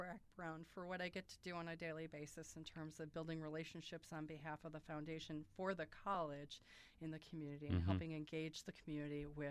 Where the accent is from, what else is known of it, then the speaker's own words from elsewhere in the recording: River Falls, Wisconsin, United States; So I grew up in River Falls, Wisconsin. And after high school, I attended Carleton College in Northfield, Minnesota, and earned a bachelor's in political science.